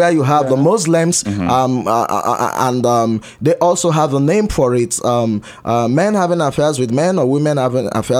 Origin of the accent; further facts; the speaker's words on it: Rivers, Nigeria; Yes, I am from River State in the Niger Delta region.